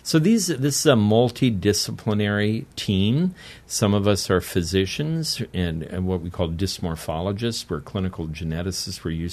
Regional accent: South Dakota, United States; Well, we're from South Dakota. Well, and, you know, we're nice folks.

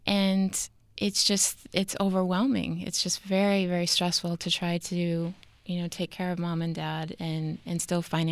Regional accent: Buffalo, New York, United States; moved away as an adult; I moved here from Buffalo, New York. My mom and dad are back home.

